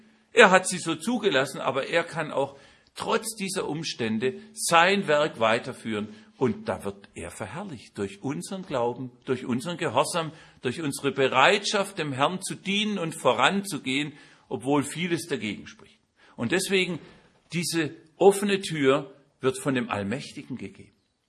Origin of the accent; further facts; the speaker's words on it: Baden-Württemberg, Germany; Aber bei uns in Baden-Württemberg ist inzwischen auch ein sehr steiniger Boden.